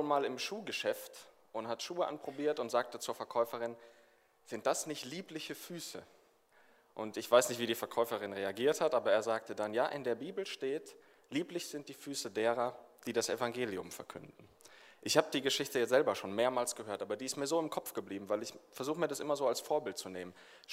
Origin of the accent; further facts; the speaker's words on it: Mannheim, Baden-Württemberg, Germany; Für alle, die es nicht wissen, ich komme aus Mannheim, aus dem Süden.